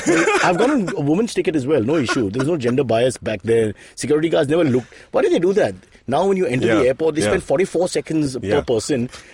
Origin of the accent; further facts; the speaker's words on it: Maharashtra, India; born there; I was born in Mehboob.